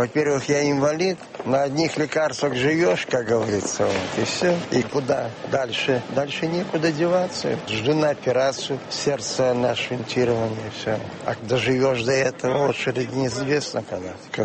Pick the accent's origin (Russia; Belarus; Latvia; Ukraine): Russia; Saint Petersburg; Мы из России, из Питера.